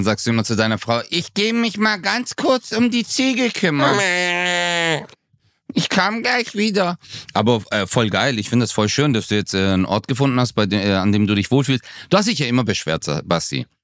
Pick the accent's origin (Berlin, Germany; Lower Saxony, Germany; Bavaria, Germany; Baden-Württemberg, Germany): Baden-Württemberg, Germany; Stuttgart